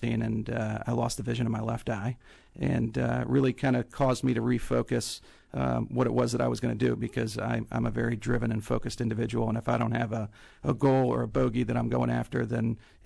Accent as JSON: {"language": "English", "town": "McLean", "region": "Virginia", "country": "United States", "tie": "born or raised there", "also_born_or_lived": "Connecticut", "said": "I was born in Connecticut, but I moved here when my parents were divorced when I was six. And I grew up in McLean."}